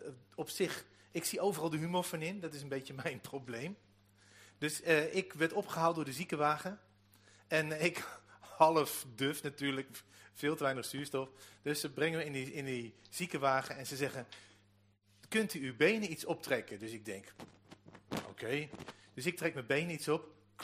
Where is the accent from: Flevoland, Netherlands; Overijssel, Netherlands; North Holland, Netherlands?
Overijssel, Netherlands; Deventer; Ik kom uit Deventer, ja.